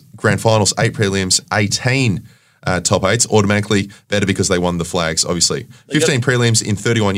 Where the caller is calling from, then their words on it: Perth, Western Australia, Australia; also born or lived in Norway; I'm from Perth and have been living in Sweden for the last 3 years.